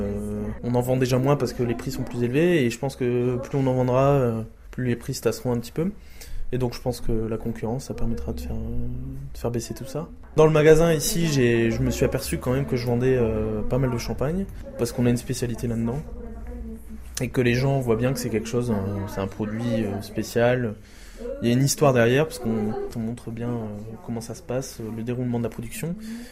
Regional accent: France; now in Prague, Czech Republic; Je pense que le contact passe bien quand on est étranger, qu'on est français

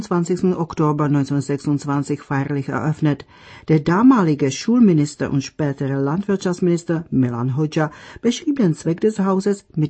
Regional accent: Prague, Czechia; Ich bin eine gebürtige Weinbergerin, also Pragerin, die im Stadtteil Královské Vinohrady, königliche Weinberge, zur Welt kam. Übrigens habe ich in diesem Stadtviertel auch jahrzehntelang gelebt.

